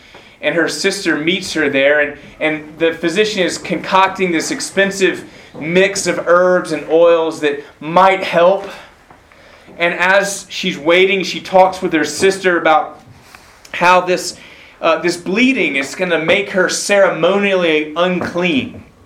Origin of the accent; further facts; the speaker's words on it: Jacksonville, Florida, United States; I'm from Jacksonville, Florida. The mountains there are not as big as they are here.